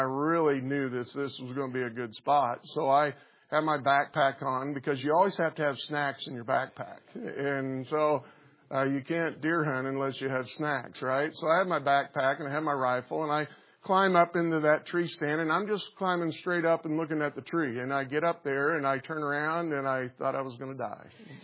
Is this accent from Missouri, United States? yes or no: yes; Missouri, United States; moved away as an adult; now in Colorado, United States; I grew up in Missouri and then moved to Colorado in our early 20s